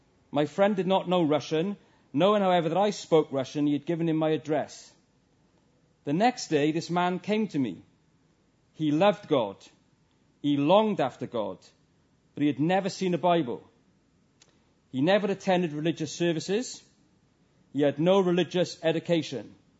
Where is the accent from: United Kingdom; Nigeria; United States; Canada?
United Kingdom; Wales; Now, that was me, being Welsh, all wound up.